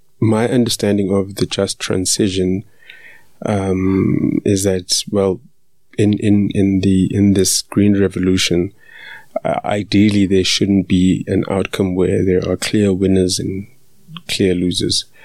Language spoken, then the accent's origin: English; Johannesburg, Gauteng, South Africa; So I'm South African, born and bred in Johannesburg.